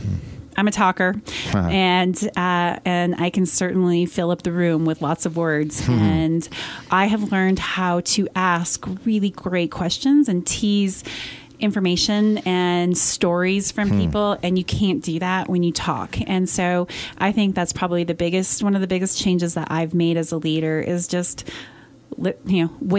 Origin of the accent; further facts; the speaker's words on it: Montrose, Colorado, United States; I'm a Western Slope girl born and raised in Montrose.